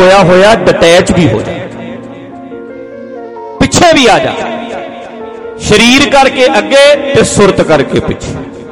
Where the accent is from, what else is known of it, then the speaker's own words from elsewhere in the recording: Punjab, India; UP ਵਾਲੇ ਨੂੰ ਦੱਸਣਾ ਪੈਣਾ ਮੈਂ ਪੰਜਾਬੀ ਹਾਂ, ਦਿੱਲੀ ਵਾਲੇ ਨੂੰ ਦੱਸਣਾ ਪੈਣਾ ਮੈਂ ਪੰਜਾਬੀ ਹਾਂ